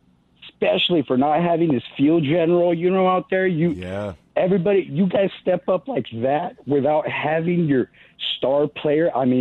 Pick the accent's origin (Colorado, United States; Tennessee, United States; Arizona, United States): Arizona, United States; would be if I was from New Orleans, but I'm from Arizona, so